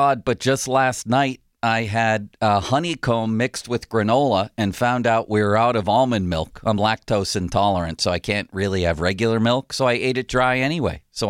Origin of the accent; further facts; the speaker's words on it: Buffalo, New York, United States; I grew up in Buffalo near Canada, where you have Shirkston Beach.